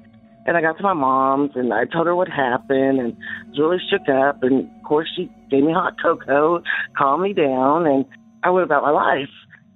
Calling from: Arkansas, United States; I'm calling from Central Arkansas.

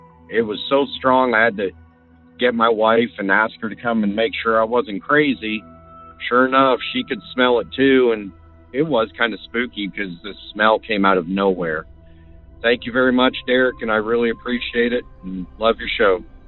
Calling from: Oklahoma, United States; I'm from Oklahoma right now.

